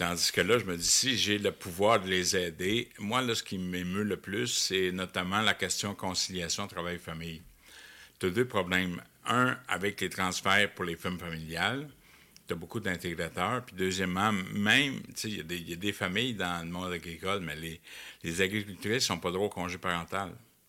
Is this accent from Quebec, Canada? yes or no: yes; Joliette, Quebec, Canada; Mais tu sais, je viens de Joliette, hein.